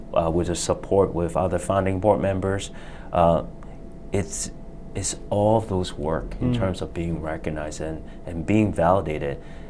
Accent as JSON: {"language": "English", "country": "Hong Kong", "tie": "born or raised there", "moved": "yes", "said": "when I was growing up in Hong Kong."}